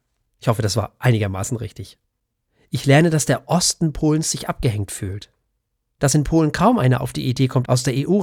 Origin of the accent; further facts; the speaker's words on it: Denmark; German is a second language; für mich als Däne ist natürlich fast jede andere Sprache schön